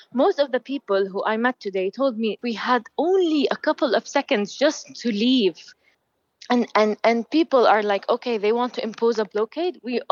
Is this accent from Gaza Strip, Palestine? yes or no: yes; Gaza, Gaza Strip, Palestine; I was born and raised in Gaza, but something like that, I don't know.